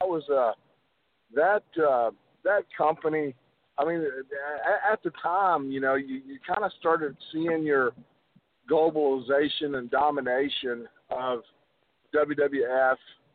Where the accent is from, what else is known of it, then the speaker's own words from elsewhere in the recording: Nashville, Tennessee, United States; because I grew up here in Nashville, Tennessee.